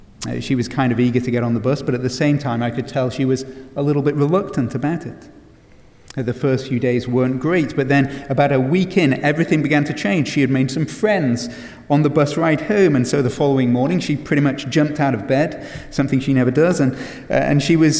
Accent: England, United Kingdom; Don't forget that I'm English. The English aren't known for getting overly excited about anything, except maybe Premier League soccer.

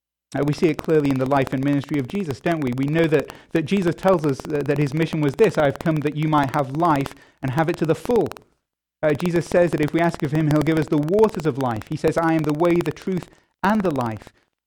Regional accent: United Kingdom; I'm a Brit

